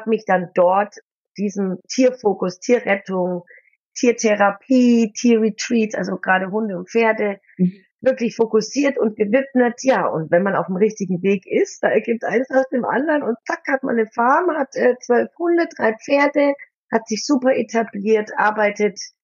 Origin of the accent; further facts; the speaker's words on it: Bavaria, Germany; born there; ich bin im Allgäu geboren, hatte da auch ganz lange eine Snowboard-Schule